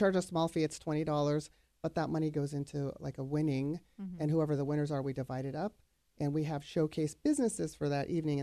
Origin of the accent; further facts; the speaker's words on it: California, United States; I'm from Orange County originally. I lived in Irvine.